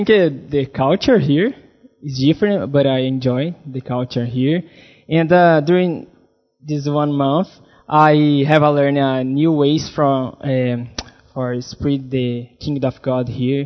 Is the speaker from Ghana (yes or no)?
no; Brazil; English is a second language; and I'm from Brazil. And before I come here, I live with my parents and my sister in Brazil.